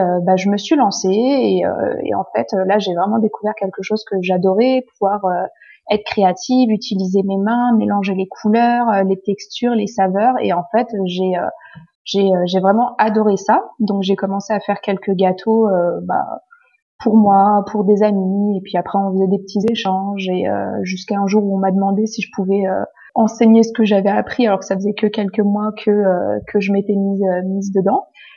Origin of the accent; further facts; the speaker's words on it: Nancy, Grand Est, France; Moi, je suis de Nancy à la base.